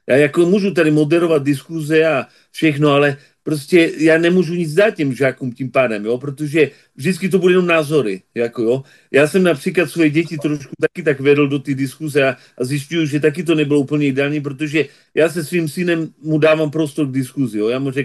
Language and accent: Czech; Australia; já jsem žil v Austrálii a vyrůstal jsem v Austrálii.